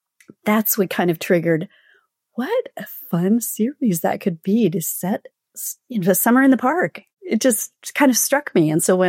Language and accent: English; San Francisco, California, United States; And I'm from San Francisco, which we get them too.